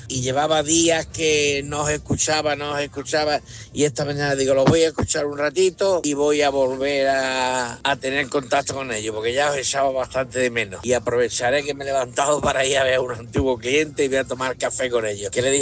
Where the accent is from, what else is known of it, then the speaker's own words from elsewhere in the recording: Málaga, Andalusia, Spain; de Málaga